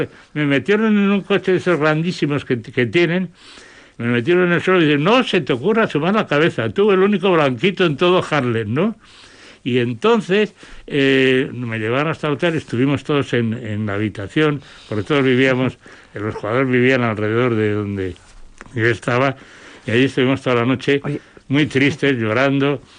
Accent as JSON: {"language": "Spanish", "region": "Basque Country", "country": "Spain"}